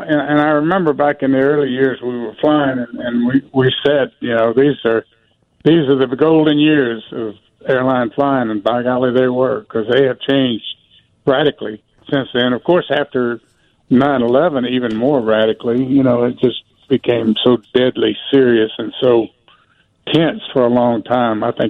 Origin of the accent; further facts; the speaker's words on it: Orange, Texas, United States; down where I grew up in Orange, Texas, we had a nightclub right across the river in Louisiana